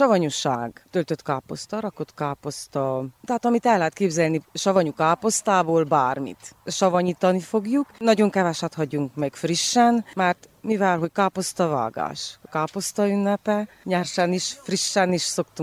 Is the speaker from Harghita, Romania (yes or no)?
yes; Miercurea Ciuc, Harghita, Romania; Csíkszeredából jöttem